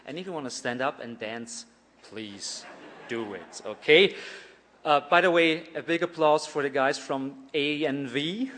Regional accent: Austria; first language German; English is a second language; I'm from Austria, and Austria actually looks like that. I'm from a piece of the world you maybe never go

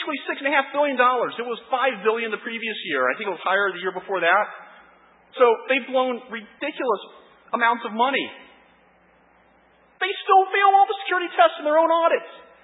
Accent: Indianapolis, Indiana, United States; I'm from Indianapolis, in case you couldn't figure that out from, like, my flights.

